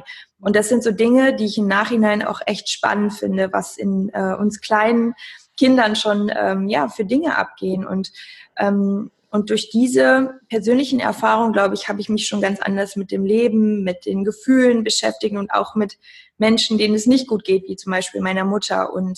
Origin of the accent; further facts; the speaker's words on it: Cologne, North Rhine-Westphalia, Germany; ich komme aus Köln